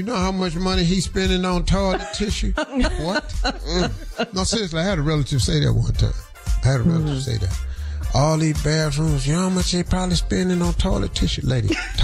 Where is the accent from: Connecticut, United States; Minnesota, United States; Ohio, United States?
Ohio, United States; Cleveland; I know how to throw a damn snowball. I'm from Cleveland.